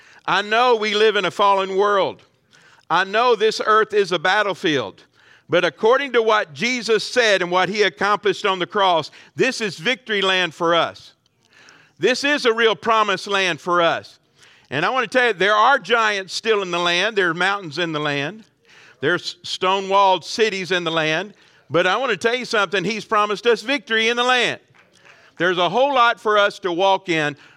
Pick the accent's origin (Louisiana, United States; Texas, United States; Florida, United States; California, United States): Texas, United States; Now, I grew up in the Piney Woods of East Texas, way back in the country.